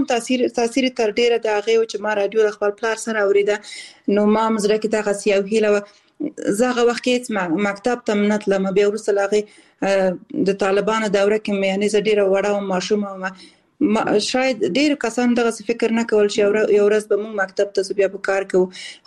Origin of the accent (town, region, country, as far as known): Khost, Afghanistan; also born or lived in Balkh / Kabul / Kunduz